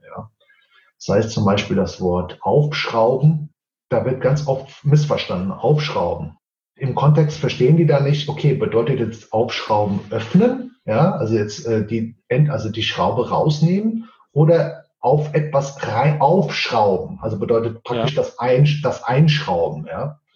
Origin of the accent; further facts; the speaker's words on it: Portugal; German is a second language; Mir bleibt ja nichts anderes übrig. Ich bin ja Portugiese.